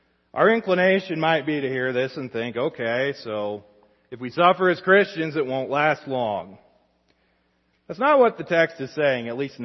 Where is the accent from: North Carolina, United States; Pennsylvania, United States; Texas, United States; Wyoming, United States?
Wyoming, United States; Once in a while, I remember growing up in Wyoming, we'd have a mountain lion wander into town.